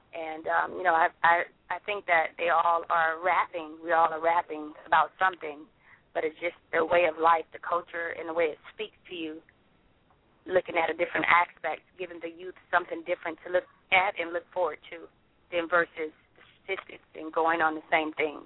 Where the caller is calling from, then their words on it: Pompano Beach, Florida, United States; But I am calling in from Florida, the Sunshine State, Pompano Beach.